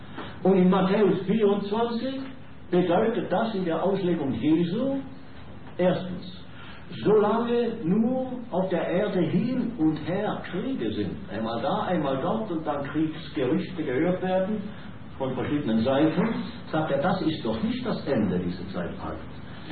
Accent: Switzerland; als Schweizer freue ich mich natürlich, die Ehre zu haben

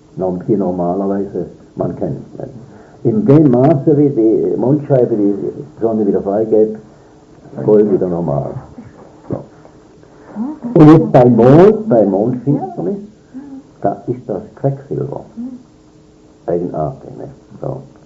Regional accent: Switzerland; Bei uns in der Schweiz haben die Eisenhandlungen, also meistens auch Haushaltungsgeschäfte, Eisenhandlungen, das Zeichen, das astronomische Zeichen des Mars.

